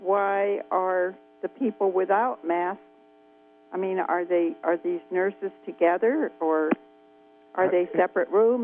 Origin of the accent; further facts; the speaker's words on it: Garberville, California, United States; I'm from Scarborville